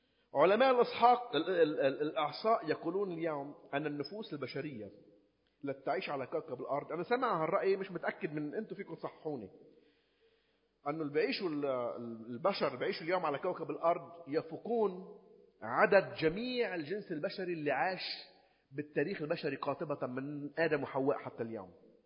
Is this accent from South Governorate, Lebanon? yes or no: yes; Sidon, South Governorate, Lebanon; ونحن رايحين من صيدا نكون وصلناش على الجي بعدنا برميل نأكلهم كله سوا وبعدها نروح رحلة الأرز كان عمري أنا 9 سنين